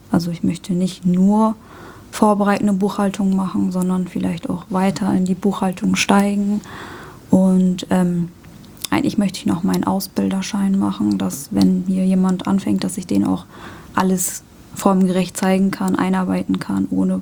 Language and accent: German; Hamburg, Germany; born there; Bin in Hamburg geboren.